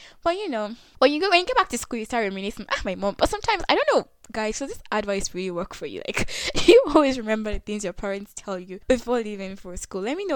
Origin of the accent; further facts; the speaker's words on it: Nigeria; Okay guys, specifically Nigerian parents, because I am Nigerian and I hope you guys can relate to this.